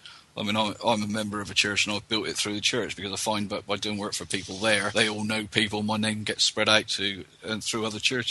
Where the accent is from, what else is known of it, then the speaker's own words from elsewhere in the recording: Poole, South West England, United Kingdom; I'm from Poole in Dorset, and I'm doing the 6129 week 3.